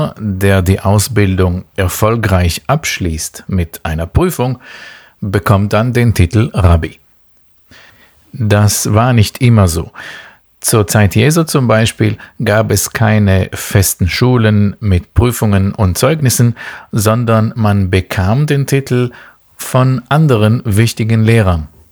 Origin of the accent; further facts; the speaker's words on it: Israel; German is a second language; Ich bin in Israel geboren und aufgewachsen, hatte ein ganz normales, typisches Leben, irgendwo da an der Mittelmeerküste.